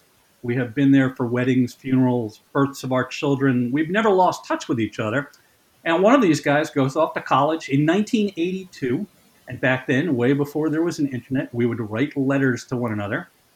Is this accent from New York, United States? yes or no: yes; Yonkers, New York, United States; Very, very briefly, I grew up in Yonkers, New York, just north of the Bronx, 10 miles, literally straight shot to Yankee Stadium.